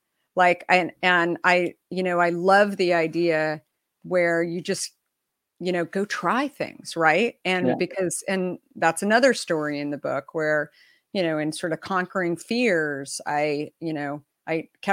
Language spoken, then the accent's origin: English; Arizona, United States; also born or lived in Minnesota; I moved from Minnesota when I was really, really little. My dad had this, my dad hated shoveling snow with five kids. And so he said, we're moving to Arizona. And so I always joke that I was an original settler in Arizona